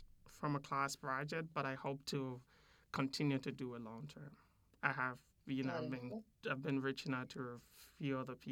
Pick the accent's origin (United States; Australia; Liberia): Liberia; so I'm originally from Liberia, so it's a West African country, went through 14 years of civil crisis